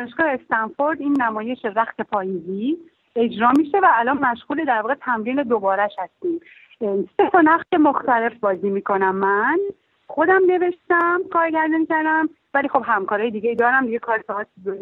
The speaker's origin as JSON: {"language": "Persian", "country": "Iran", "moved": "as an adult", "said": "فکر کردم من هیچ کاری ازم دیگه تو ایران بر نمیاد و خیلی دلشکسته و اینا از ایران اومدم بیرون"}